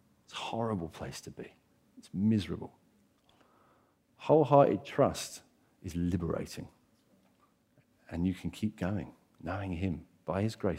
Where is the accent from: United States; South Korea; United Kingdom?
United Kingdom; Brighton, South East England; this is kind of a Brighton illustration because I grew up in Brighton and I see it like this